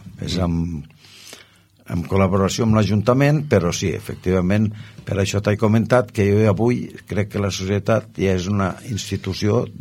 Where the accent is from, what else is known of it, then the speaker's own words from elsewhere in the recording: Balaguer, Catalonia, Spain; Jo no visc a Balaguer, però jo sóc de Balaguer.